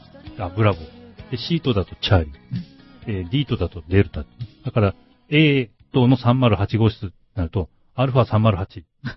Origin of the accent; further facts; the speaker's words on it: Kurume, Fukuoka, Japan; also born or lived in Nobeoka; 僕はほら、久留米でね、育って、あの、延岡にいたのは4年間でしたけど